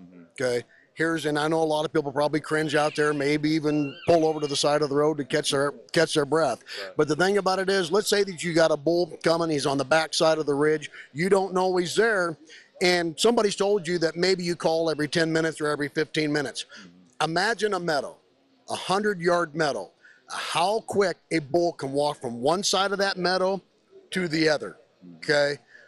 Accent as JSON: {"language": "English", "town": "Riverton", "region": "Wyoming", "country": "United States", "said": "I'm from Riverton, Wyoming. I didn't grow up calling predators"}